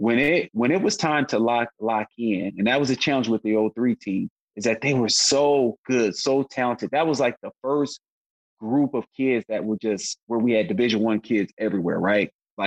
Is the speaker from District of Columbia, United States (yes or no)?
no; South Bend, Indiana, United States; that was personal for me because I'm from South Bend